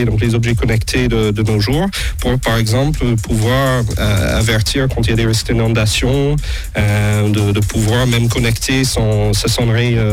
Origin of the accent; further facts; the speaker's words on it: Provence-Alpes-Côte d'Azur, France; Moi je viens du Vaucluse, donc du Grand Sud.